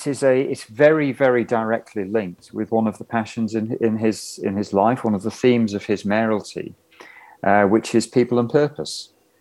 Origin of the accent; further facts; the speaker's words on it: Yorkshire and the Humber, United Kingdom; I apologise for this as a Yorkshireman